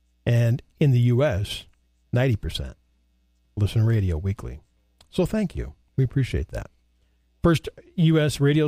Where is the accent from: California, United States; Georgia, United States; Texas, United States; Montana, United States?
Montana, United States; And because I grew up on the Yellowstone River and in Montana.